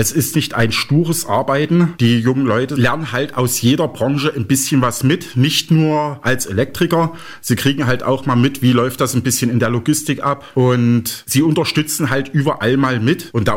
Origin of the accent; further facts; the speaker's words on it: Halle, Saxony-Anhalt, Germany; born there; now in Stadtsteinach, Germany; bin 39 Jahre alt, komme aus Stadt Steinach, aber nicht gebürtig. Gebürtig bin ich aus Halle-Saale